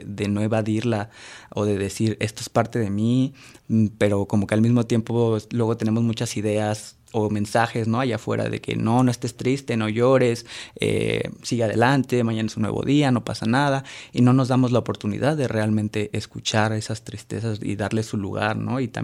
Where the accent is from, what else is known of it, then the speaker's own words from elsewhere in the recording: Celaya, Guanajuato, Mexico; now in Guadalajara, Mexico; bueno, yo soy originario de Celaya, Guanajuato, pero ya llevo aquí en Guadalajara viviendo más o menos 7 años.